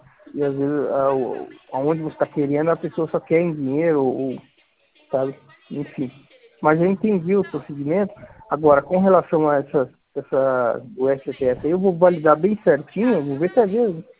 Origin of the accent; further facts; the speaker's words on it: Curitiba, Paraná, Brazil; eu sou de Curitiba, eu trabalho em casa